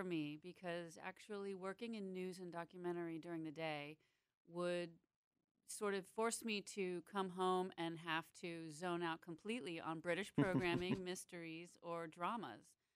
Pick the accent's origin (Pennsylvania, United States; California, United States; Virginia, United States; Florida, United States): Florida, United States; I grew up in South Florida, and I didn't have that, but I had another children's show.